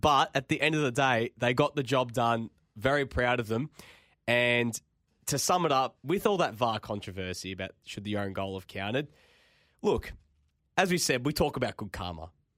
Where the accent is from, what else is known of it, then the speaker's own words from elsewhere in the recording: Australia; being an Australian